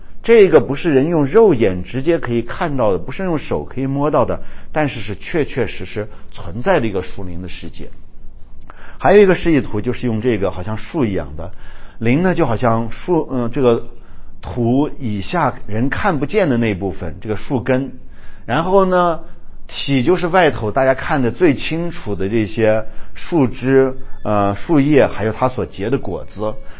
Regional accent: China; 这个就跟我们中国人所平时也常常熟悉的一个词叫做灵魂有关系

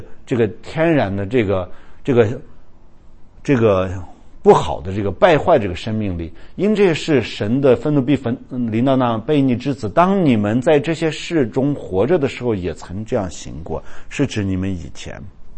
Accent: China; 我告诉你，我们中国人如果不明白这个，就是一切人所有的任何的恶习，对不对？

